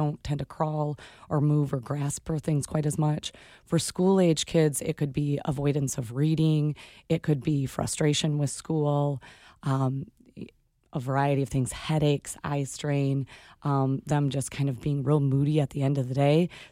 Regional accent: Grand Rapids, Michigan, United States; I'm originally from Grand Rapids area.

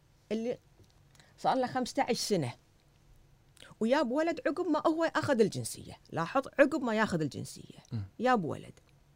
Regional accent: Kuwait

